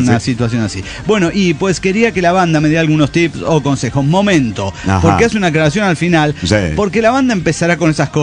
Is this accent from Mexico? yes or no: yes; Mexicali, Baja California, Mexico; de Mexicali, México.